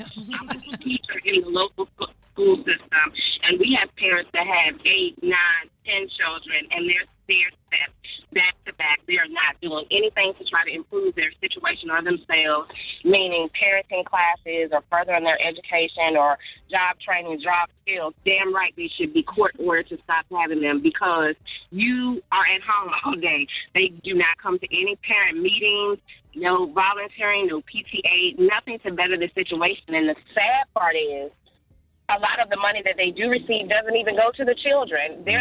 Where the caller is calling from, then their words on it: Richmond, Virginia, United States; from Richmond, Virginia.